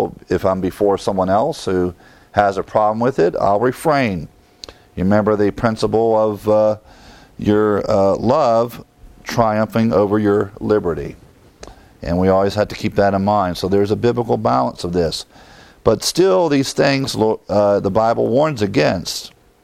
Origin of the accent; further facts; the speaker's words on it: Ohio, United States; Now, growing up in Ohio, we had cider